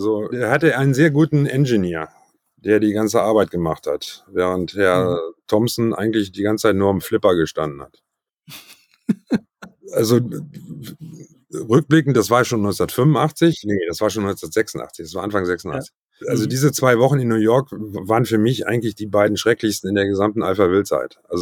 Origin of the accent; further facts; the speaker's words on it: North Rhine-Westphalia, Germany; ich komme aus Ostwestfalen, also zwischen Teutoburger Wald und Wiengebirge.